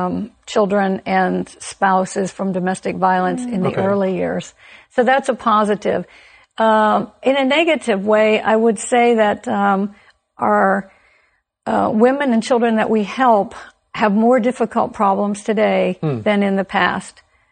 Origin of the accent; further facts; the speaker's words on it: United States; being an American, I was familiar with that.